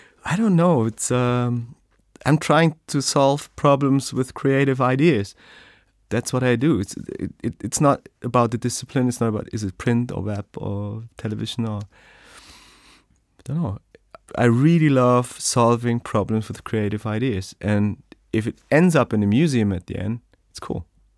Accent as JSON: {"language": "English", "town": "Munich", "region": "Bavaria", "country": "Germany", "tie": "born or raised there", "said": "But if it comes to Munich, like in my hometown, I think Munich did it quite well because we had a lot of immigrants coming here."}